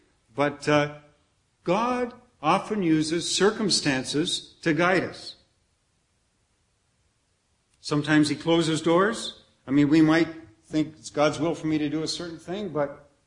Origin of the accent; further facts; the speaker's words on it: Canada; born there; I'm Canadian by birth, I tried to apply for a visa, I couldn't get one.